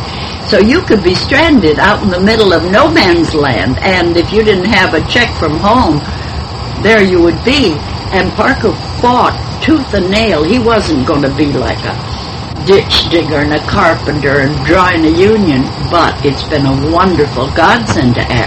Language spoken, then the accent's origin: English; Ireland; But I never saw an Irish play that I liked in my life, although I'm Irish.